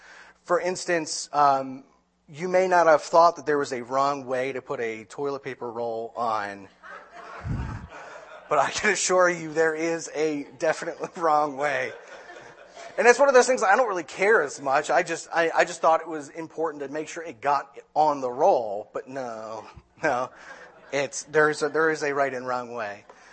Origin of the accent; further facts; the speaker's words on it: New Jersey, United States; But I'm originally from New Jersey, so you all will have to suffer through the ramblings of a Yankee.